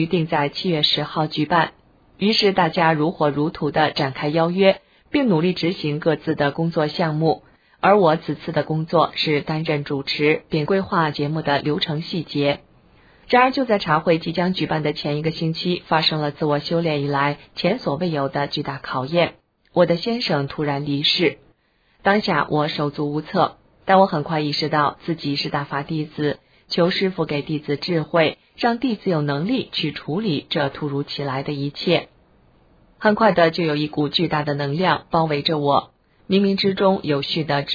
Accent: Kaohsiung, Taiwan; 我来自台湾的南端高雄

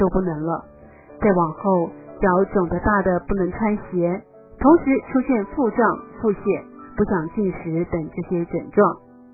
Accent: China; 我们中国人为什么会有这种想法？

